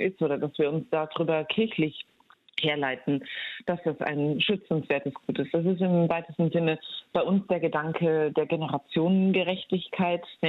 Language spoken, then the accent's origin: German; Bavaria, Germany; Ich bin in Bayern groß geworden, da ist man selbstverständlich in dem Teil Bayerns, wo ich herkomme, auf dem Dorf. Es war ein sehr kleines Dorf, bayerisch-katholisch sozialisiert.